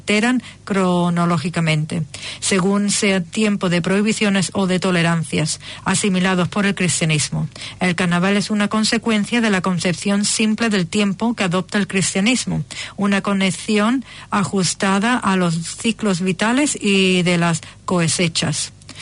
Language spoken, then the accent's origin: Spanish; southern Spain, Spain